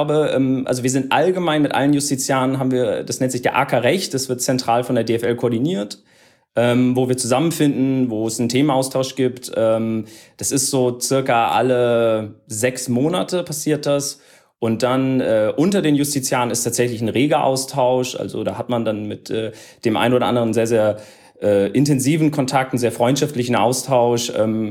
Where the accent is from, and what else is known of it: Berlin, Germany